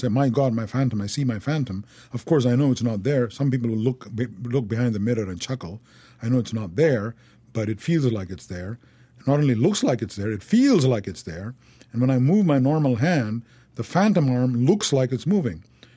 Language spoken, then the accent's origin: English; India; also born or lived in Thailand; I was raised in India and I was raised in Thailand